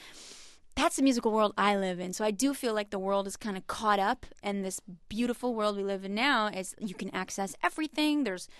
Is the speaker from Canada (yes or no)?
yes; Canada; something that I really cannot imagine because I grew up in Canada